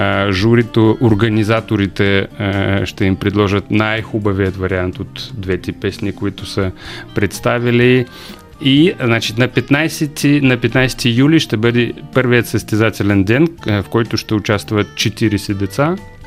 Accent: Bessarabia, Ukraine; now in Bulgaria; аз съм бесарабски българин, който е пристигнал тук в България след като почна войната в Украина

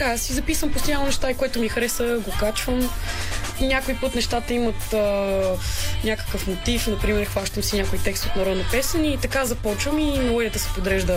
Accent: Montana, Montana Province, Bulgaria; Ами аз съм от Монтана между другото и там лютеница мисля, че има кимион.

